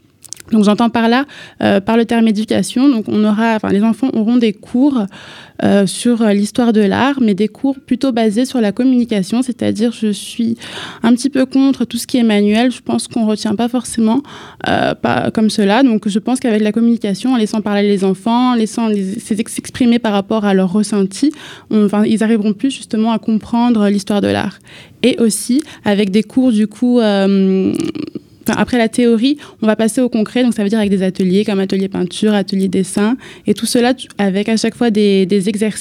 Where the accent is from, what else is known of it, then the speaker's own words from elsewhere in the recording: Aubervilliers, Île-de-France, France; born there; Ce qu'il faut savoir, c'est qu'en fait je suis née en Seine-Saint-Denis, précisément à Aubervilliers.